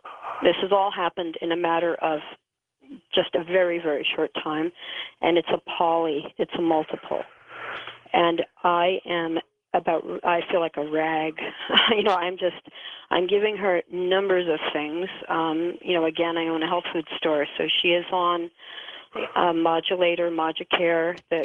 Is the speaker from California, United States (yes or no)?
no; New York, United States; I'm from New York. Your voice sounds like home to me, so I'm really enjoying this program today.